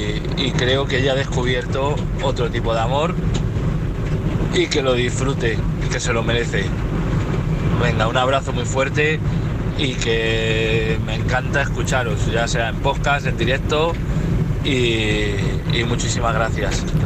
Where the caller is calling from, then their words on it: Valladolid, Castile and León, Spain; de Valladolid.